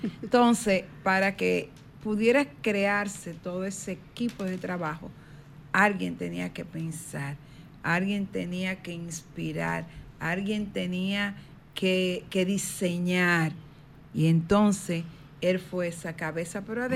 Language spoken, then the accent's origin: Spanish; Dominican Republic; que no somos ni de allá ni de acá, que somos de aquí, que somos dominicanos, que nos sentimos orgullosos de esa bandera tricolor